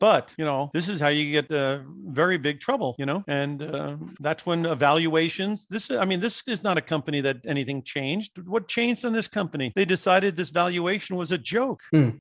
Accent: tri-state area, United States; I grew up back east. I went to Boston College. And so I'm basically originally from the tri-state area.

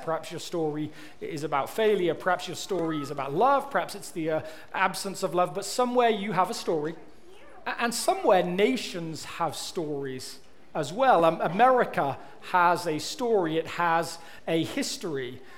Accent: England, United Kingdom; It almost makes me ready for a hoedown, which is about as close as an Englishman ever gets to hoedowning. It is not in our people's blood, dancing in general, in actual fact.

